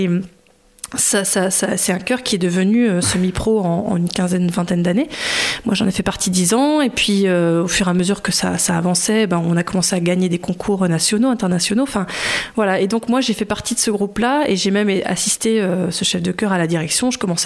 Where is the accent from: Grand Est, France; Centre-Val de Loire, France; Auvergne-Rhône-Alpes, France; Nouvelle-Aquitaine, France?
Centre-Val de Loire, France; Vierzon; je viens de Vierzon. Ça fait rêver. Je viens de Vierzon, dans le Berry, et j'ai grandi là-bas.